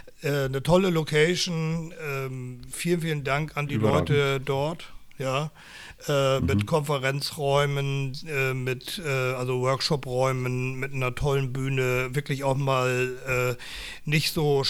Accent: Berlin, Germany; als Berliner

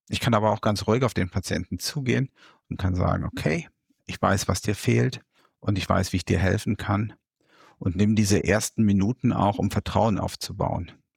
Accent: Rhineland, Germany; Bin Rheinländer, der heute in Norddeutschland lebt, dorthin emigriert ist und versucht mit dem rheinländischen Charme die Norddeutschen ein bisschen zu begeistern. Ich bin mittlerweile 56 Jahre alt

